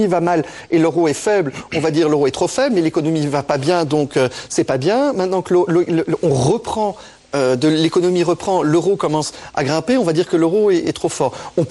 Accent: Luxembourg; vous devez comprendre qu'en tant que luxembourgeois, on est fiers si on pouvait avoir un candidat luxembourgeois à la présidence.

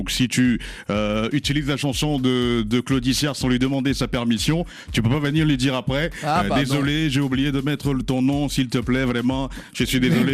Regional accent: Cameroon; L'histoire commence en 1972 chez moi au Cameroun.

